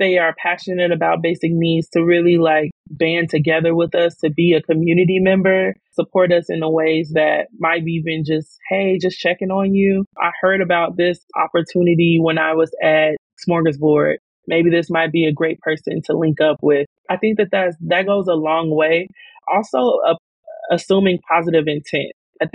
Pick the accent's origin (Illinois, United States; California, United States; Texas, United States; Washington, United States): Illinois, United States; Chicago; I'm from around the way. Like I'm from the South Side of Chicago.